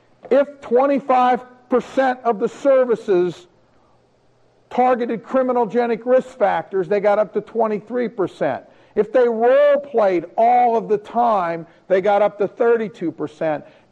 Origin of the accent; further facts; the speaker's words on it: Ohio, United States; This program, Mahoning County, this is my hometown